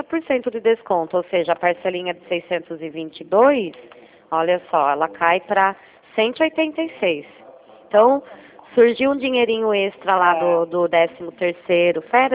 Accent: Itu, São Paulo, Brazil; Eu sou daqui de Itu.

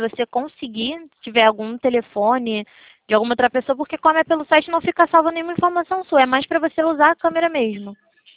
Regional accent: Rio de Janeiro, Brazil; eu sou do Rio de Janeiro.

